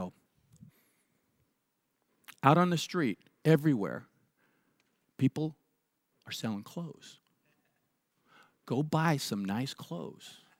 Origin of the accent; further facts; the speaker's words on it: United States; now I know I'm an American and you may not invite me to come back here again.